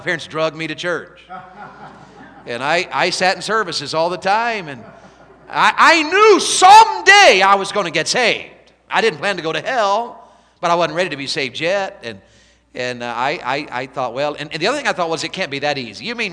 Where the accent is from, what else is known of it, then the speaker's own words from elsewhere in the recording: the South, United States; I grew up in the Bible Belt. There's churches everywhere where I live.